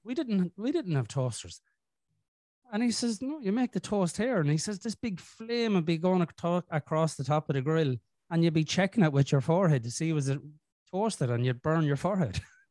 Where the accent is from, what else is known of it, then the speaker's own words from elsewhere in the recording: Ireland; which is why I didn't find him funny, because I'm Irish.